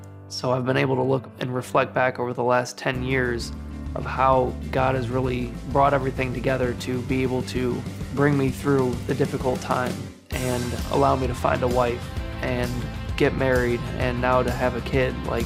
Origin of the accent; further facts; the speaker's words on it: Ohio, United States; Growing up in Ohio, you know, Ohio State football is our big sports team.